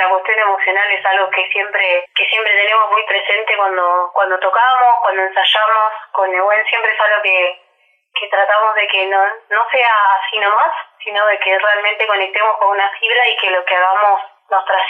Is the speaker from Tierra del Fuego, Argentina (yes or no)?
no; Buenos Aires, Argentina; born there; Mi familia es del interior. Nosotras con mi hermana nacimos en Buenos Aires, pero mi familia es del interior. Y como buen provinciano en la capital, mis viejos se dedicaron a juntarse con un montón de amigos también de distintas provincias, todos provincianos idos a vivir a la gran ciudad.